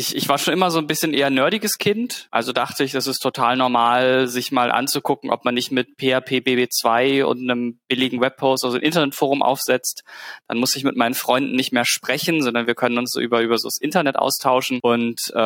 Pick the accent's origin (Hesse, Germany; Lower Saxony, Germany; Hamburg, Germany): Lower Saxony, Germany; Lüneburg; so einem kleinen Lokalportal rund um meine Heimatstadt Lüneburg